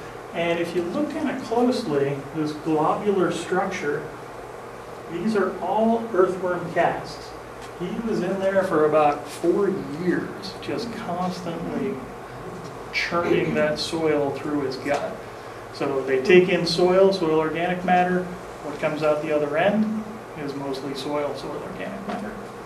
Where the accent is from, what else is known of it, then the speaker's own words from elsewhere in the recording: Illinois, United States; he sent this letter to Smith in Urbana, Illinois, my home state